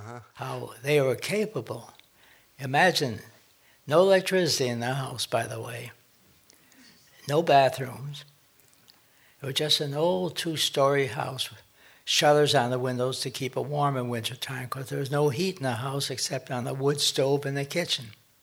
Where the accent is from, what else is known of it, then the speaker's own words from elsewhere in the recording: Central Village, Connecticut, United States; also born or lived in Brooklyn, New York; Well, I was 3 years old when we came from Brooklyn, New York, to Central Village.